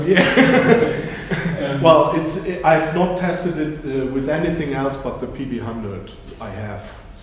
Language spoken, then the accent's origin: English; Berlin, Germany; from Berlin.